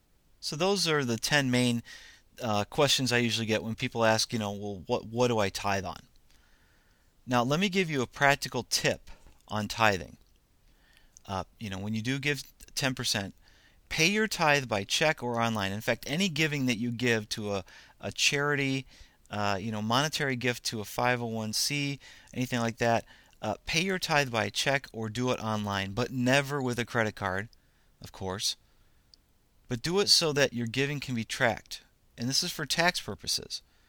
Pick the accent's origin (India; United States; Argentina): United States; And isn't just being an American a blessing in itself?